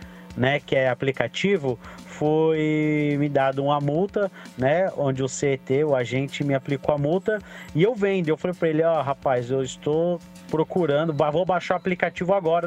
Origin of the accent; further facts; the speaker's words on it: São Paulo, Brazil; eu sou do ABC, fui para São Paulo, não tinha o conhecimento geral de aplicativo